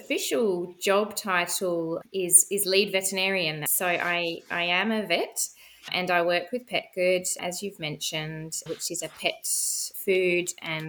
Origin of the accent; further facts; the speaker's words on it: Australia; I'm sure your listeners can hear that I'm not European, I'm Australian. So I am based in Australia